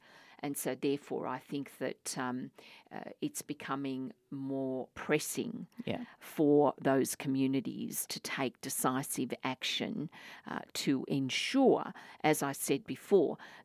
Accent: Australia; born there; English is a second language; I mean, I was born here. When I went to school, I didn't speak a word of English.

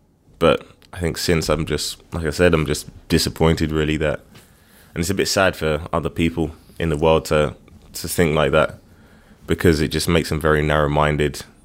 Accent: London, United Kingdom; growing up in London, being a part of an Olympic Games in your home city is just beyond anything, really.

